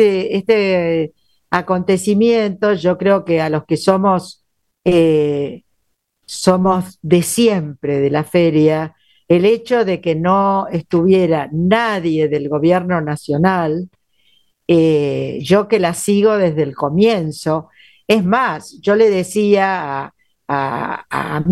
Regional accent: Argentina; la verdad que me dolió como argentina

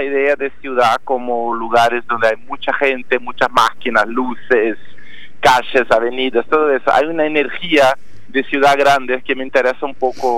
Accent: Porto Alegre, Rio Grande do Sul, Brazil; Spanish is a second language; now in Buenos Aires, Argentina; Y soy del sur de Brasil, de verdad. Cuando dijiste que soy de San Pablo, no soy, soy de Porto Alegre.

